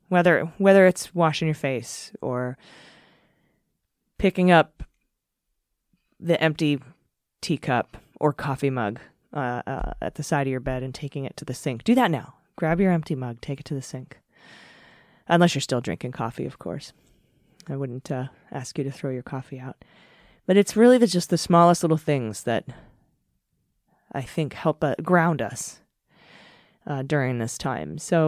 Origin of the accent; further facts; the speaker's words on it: Arizona, United States; Yes, I grew up in Arizona. My mom lives there.